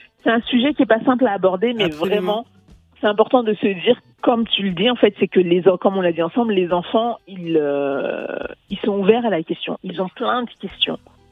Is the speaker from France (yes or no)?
yes; France; also born or lived in Mali; moi-même, je suis née au Mali et j'ai grandi en France, donc j'ai ces deux cultures à l'intérieur de moi.